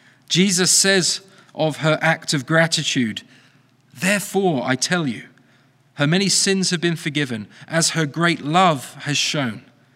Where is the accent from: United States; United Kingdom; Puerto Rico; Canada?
United Kingdom; England; born there; favorite TV shows from my time living in England, which I'm from, if that wasn't already obvious. I was born in England a number of years ago.